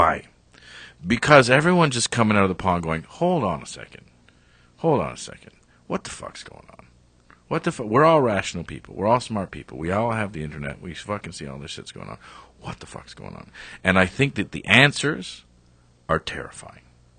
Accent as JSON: {"language": "English", "country": "Canada", "said": "I'm Canadian, by the way."}